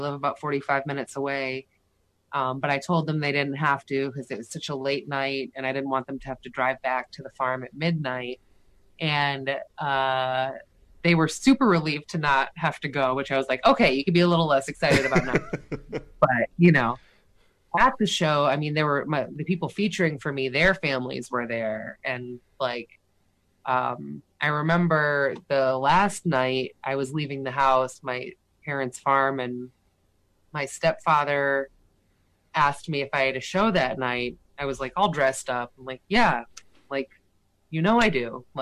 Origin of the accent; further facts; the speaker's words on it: Massachusetts, United States; also born or lived in Chicago, United States; I'm not from Chicago. I moved there from Massachusetts.